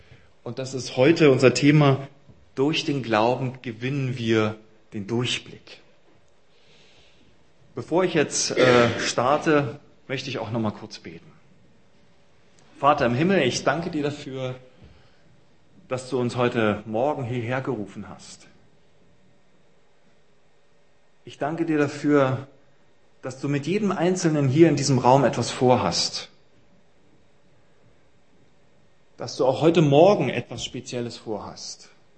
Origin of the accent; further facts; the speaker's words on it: Berlin, Germany; now in Jena, Germany; Ich komme aus Winzerla, aber nicht ursprünglich. Ich komme aus Berlin eigentlich. Bin seit 2003 hier, habe mit meiner Frau zusammen hier Theologie zu Ende studiert an der Universität hier.